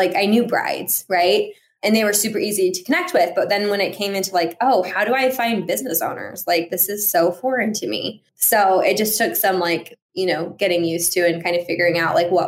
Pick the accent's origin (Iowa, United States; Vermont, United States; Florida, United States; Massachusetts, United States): Iowa, United States; Des Moines; growing up in Des Moines, I always was told like, oh, you want to study graphic design? That's great. You're going to have to move to LA or New York City.